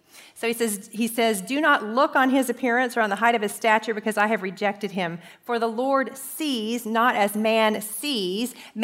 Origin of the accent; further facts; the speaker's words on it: Texas, United States; I grew up in Texas, and I know a water moccasin when I see one.